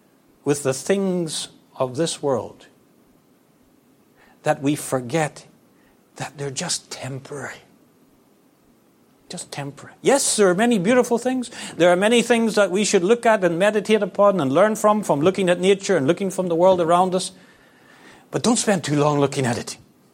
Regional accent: Northern Ireland, United Kingdom; I grew up in Northern Ireland where they had 30 years of terrorism.

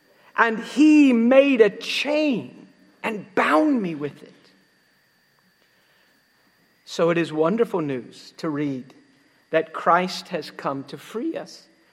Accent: London, Ohio, United States; born there; I was born in London. I like to say that, but it's actually not London, England. It's London, Ohio. Now, London, Ohio is a cornfield with a few farmer houses and this tiny little hospital

